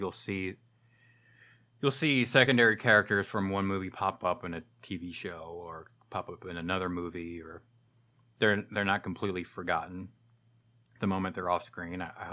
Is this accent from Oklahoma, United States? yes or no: no; New Jersey, United States; born there; And my family and I was born in New Jersey. And I remember when I was a kid, we lived in an apartment above a pharmacy, like a retail pharmacy.